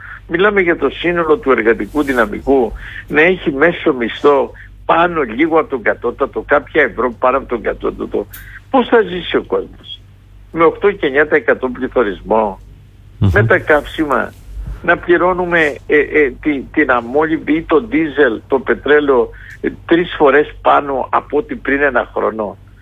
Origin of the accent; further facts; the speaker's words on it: Western Greece, Greece; το βλέπω και στην πατρίδα μου κάτω στην Ηλία, Αχαΐα, Πελοπόννησο, Ιόνια